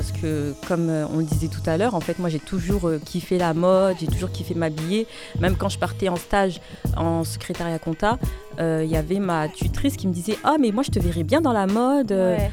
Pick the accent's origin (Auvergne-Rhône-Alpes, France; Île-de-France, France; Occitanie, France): Île-de-France, France; Mantes-la-Jolie; born there; now in Paris, France; Oui, c'est ça, je suis née à Mantes-la-Jolie, au Val-Fouré.